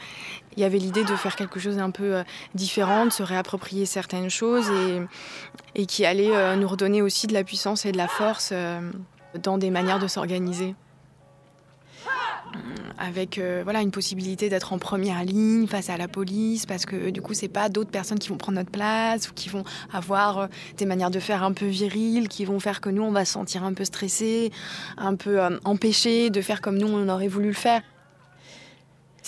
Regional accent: Équeurdreville, Normandy, France; Moi, je viens du Cotentin, je viens d'Équeurdreville. Enfin, c'est une des villes qui embauche le plus dans le nucléaire. Et je viens donc d'une des régions les plus nucléarisées de France.

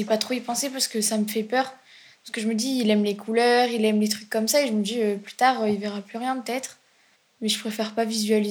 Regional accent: Auvergne-Rhône-Alpes, France; j'ai 16 ans, je viens de la Drôme.

